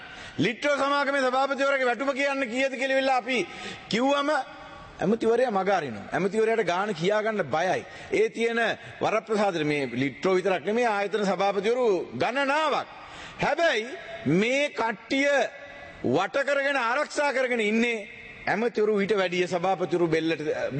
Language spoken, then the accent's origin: Sinhala; Embilipitiya, Sabaragamuwa Province, Sri Lanka; born there; මම ඇඹිලිපිටි ඉපදිච්ච මිනිස්සෙක් ඇඹිලිපිටියේ මගේ ආසනයේ කොළොන් ආසනයේ ජීවත් වෙන්නේ